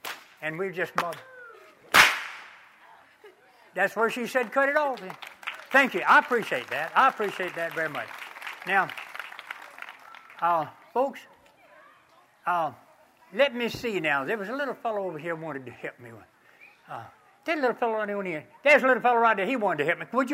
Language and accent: English; Macclenny, Florida, United States; I'm from McClenny too. How about that?